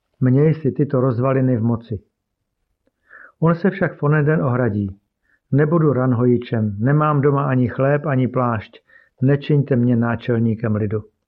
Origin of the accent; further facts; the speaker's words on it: Slovakia; S bratrem, který je také farářem, jsme vyrůstali v reformované rodině na Slovensku.